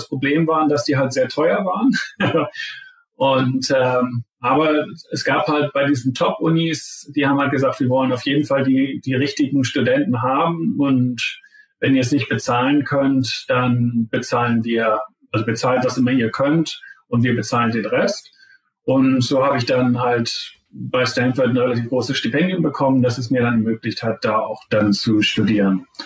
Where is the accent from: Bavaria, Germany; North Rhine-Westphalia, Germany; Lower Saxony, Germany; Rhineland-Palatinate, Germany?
Lower Saxony, Germany; Zeven; Ich bin der Sohn von 2 Gymnasiallehrern in Zeven. Das ist so halbwegs zwischen